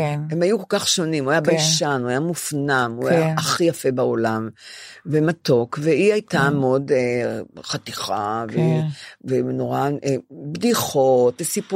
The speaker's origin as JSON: {"language": "Hebrew", "town": "Ramat Gan", "region": "Tel Aviv District", "country": "Israel", "tie": "born or raised there", "lives_now": "Tel Aviv, Israel", "said": "רחוב גורי יהודה ברמת גן, איפה שגדלתי."}